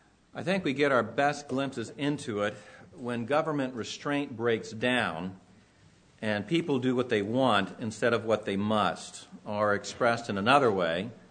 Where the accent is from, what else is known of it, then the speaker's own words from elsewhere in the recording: Los Angeles, California, United States; I'm from Los Angeles, and we'd only been out here a year then.